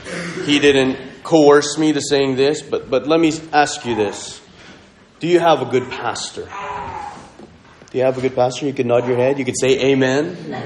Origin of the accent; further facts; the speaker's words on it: Montreal, Quebec, Canada; I'm a Filipino background, grew up in French Canada, Montreal, Quebec, Canada. I do speak French.